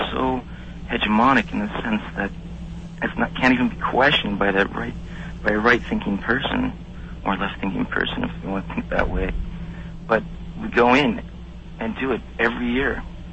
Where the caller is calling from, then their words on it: Oakland, California, United States; I'm calling from Oakland.